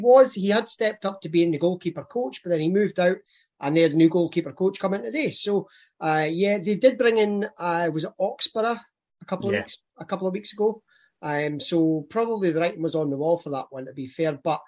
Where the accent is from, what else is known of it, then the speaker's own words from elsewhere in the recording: Scotland, United Kingdom; And I think as a Scotsman, that takes some going for to find it more tedious than cricket.